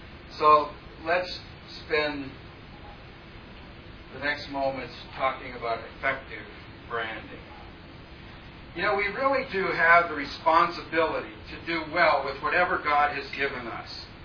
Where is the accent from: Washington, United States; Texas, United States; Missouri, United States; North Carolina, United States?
Washington, United States; Seattle; I come from Seattle, which was the epicenter of dot communism.